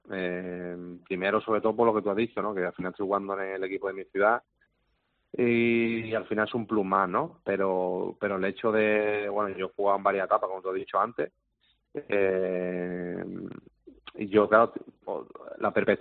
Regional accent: Málaga, Andalusia, Spain; yo tenía ese sueño de jugar en el equipo de mi tierra, en el Málaga Club de Fútbol, y lo he conseguido, ¿no?

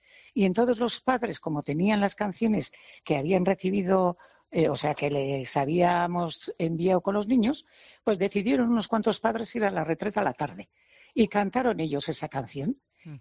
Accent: Ondarroa, Basque Country, Spain; Yo soy de Ondarroa, de Vizcaya, pero le quiero muchísimo a Álava y quiero muchísimo a Vitoria

